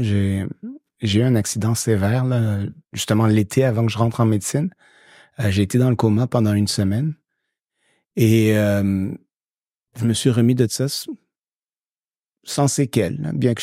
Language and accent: French; Saint-Laurent, Quebec, Canada; also born or lived in Haiti; Mais j'ai grandi à Ville-Saint-Laurent.